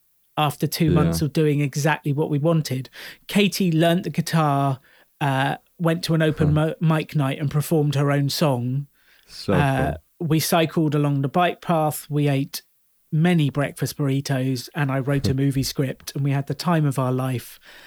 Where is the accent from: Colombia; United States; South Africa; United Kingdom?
United Kingdom; I'm British, so it sounded cool to me.